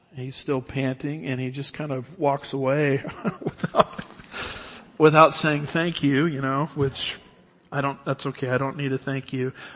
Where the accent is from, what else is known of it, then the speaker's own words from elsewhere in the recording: Huntington Beach, California, United States; I remember when I was growing up in the Huntington Beach area, I never really did any surfing.